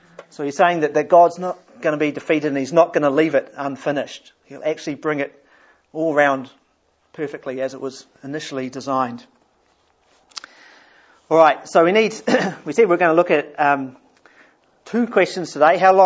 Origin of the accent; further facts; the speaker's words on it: Germany; accent: German; English is a second language; I think that's how you pronounce it. Not bad. With my German accent, not quite.